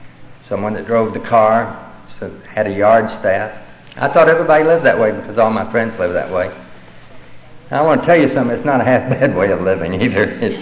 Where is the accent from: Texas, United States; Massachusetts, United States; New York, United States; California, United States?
Texas, United States; Dallas; born there; When I was born in Dallas, Texas, part of Dallas called Highland Park